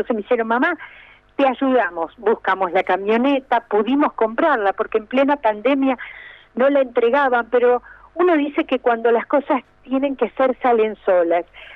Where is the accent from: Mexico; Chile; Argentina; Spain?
Argentina; Villa Gesell, Buenos Aires Province; now in Córdoba, Argentina; Yo soy de Villa Gesell, vivo en Córdoba, pero mi corazón está entre Córdoba y Villa Gesell.